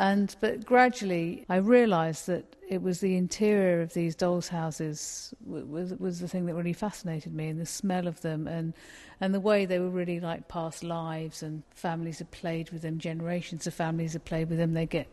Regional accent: London, United Kingdom; I grew up in London, but, you know, it was in Victorian streets

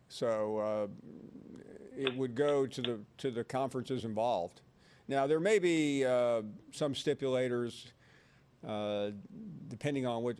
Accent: Tennessee, United States; Well, see, I grew up in West Tennessee, but I went to school in East Tennessee.

